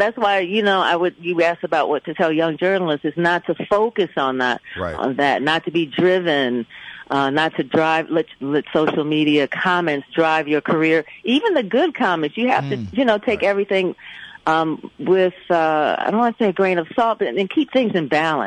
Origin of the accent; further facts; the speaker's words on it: Detroit, Michigan, United States; I was very active in community organizations growing up in Detroit, and then it just kind of rolled from there.